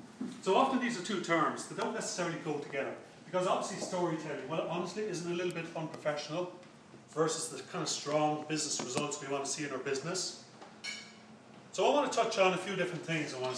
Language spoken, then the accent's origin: English; Ireland; accent: Irish; as I walked in and as I started to talk, my particular Irish accent, I started to get all these smiles